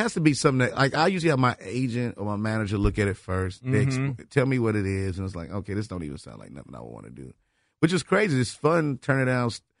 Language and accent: English; Chicago, Illinois, United States; I'm from Chicago. I don't want nobody to know what I'm really getting.